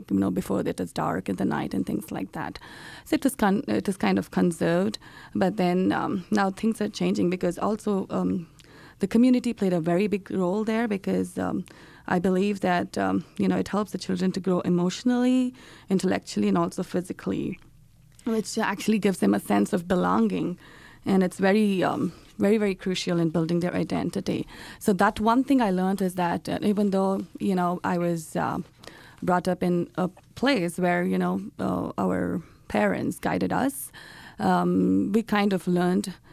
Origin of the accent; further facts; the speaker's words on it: India; now in Des Moines, United States; Like, back in India, we grew in a place where your house, you know, you grew up with your uncle, your aunt, your grandparents around you.